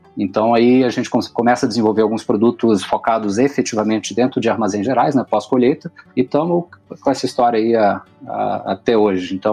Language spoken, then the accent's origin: Portuguese; Mineiros, Goiás, Brazil; born there; now in Rio Verde, Brazil; depois ele muda para Mineiros, onde eu nasci, inclusive, e depois ele fixa em Rio Verde, né? Onde eu tenho moradia hoje também.